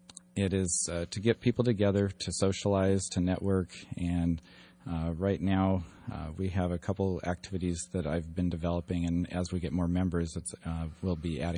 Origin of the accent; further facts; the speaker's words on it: Redding, California, United States; also born or lived in Portland, Oregon; Yes, originally I'm from Redding, California, and I had gone to school for physical therapy in Southern California